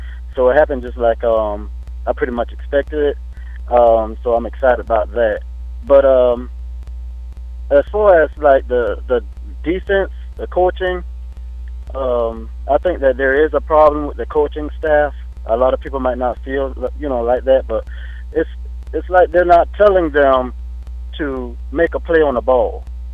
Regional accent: Savannah, Georgia, United States; I'm from Savannah.

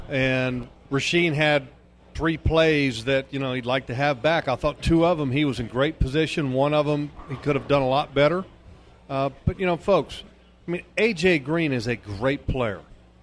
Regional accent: Virginia, United States; I'm from Virginia.

